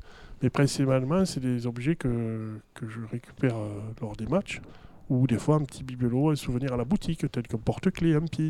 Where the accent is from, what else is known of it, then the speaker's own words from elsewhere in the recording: Castelmaurou, Occitanie, France; Alors moi je viens d'une petite commune qui est Castelmoreau, dans la banlieue nord-est de Toulouse.